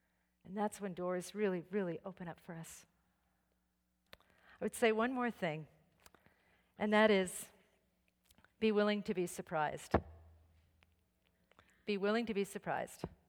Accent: Briarcliff Manor, New York, United States; when I was growing up in Briarcliff High School playing the piccolo

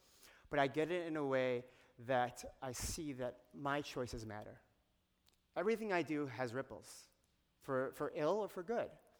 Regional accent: Michigan, United States; When I was 13, I grew up in Michigan, and I came to Southern California with my family to visit my cousins.

